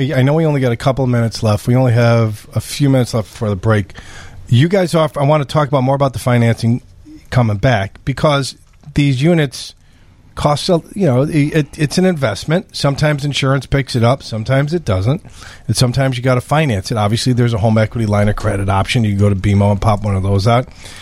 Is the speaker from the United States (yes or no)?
yes; Schaumburg, Illinois, United States; Knucklehead, I'm from Schaumburg.